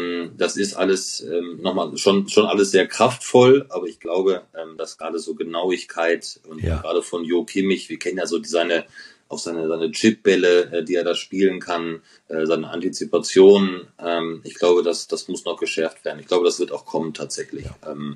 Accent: North Rhine-Westphalia, Germany; weil ich bin ja groß geworden in Ostwestfalen

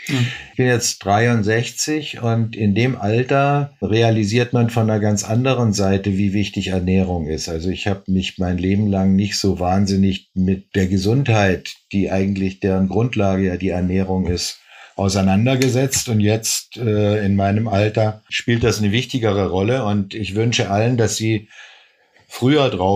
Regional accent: Stuttgart, Baden-Württemberg, Germany; now in Berlin, Germany; Nee, ich komme aus Stuttgart.

